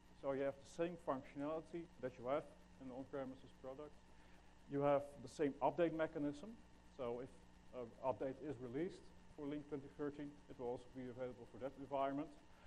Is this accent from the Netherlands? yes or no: yes; Netherlands; English is a second language; I am Dutch, as you probably can hear from my accent.